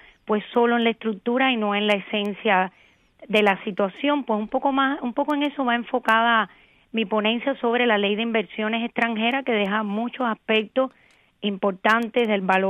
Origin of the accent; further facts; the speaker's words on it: Cuba; moved away as an adult; now in Spain; yo soy licenciada por la Universidad de La Habana y solo tengo un doctorado que es en la Universidad de Valencia, porque me fui de Cuba antes de hacer doctorado en Cuba, a pesar de que lo había empezado ahí.